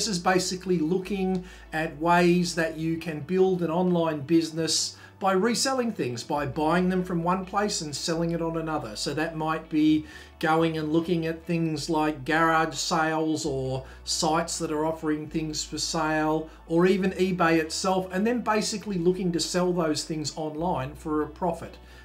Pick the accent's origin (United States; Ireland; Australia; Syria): Australia; people living in my home country of Australia right now